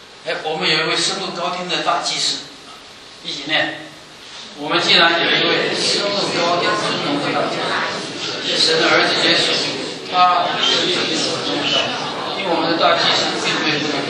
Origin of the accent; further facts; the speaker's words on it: China; now in United States; 像我们从中国来的，在美国受过苦